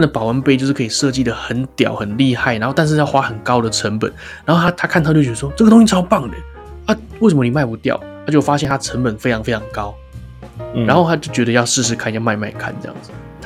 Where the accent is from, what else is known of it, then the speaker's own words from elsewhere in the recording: Taiwan; 我是台湾人，我就对珍珠就还好嘛